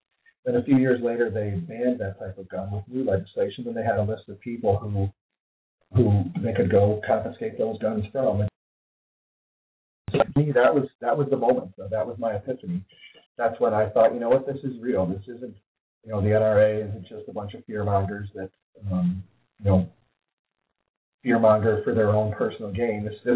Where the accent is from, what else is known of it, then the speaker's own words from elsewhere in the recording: Delavan, Wisconsin, United States; So now you're bringing up my old back in the woods. I grew up in Delavan, so.